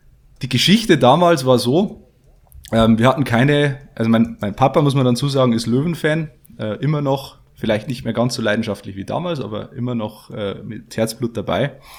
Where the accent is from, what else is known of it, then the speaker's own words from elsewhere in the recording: Geiersthal, Bavaria, Germany; now in Passau, Germany; ich komme aus Niederbayern, aus Geierstal bei Fichtach, also im tiefsten bayerischen Wald.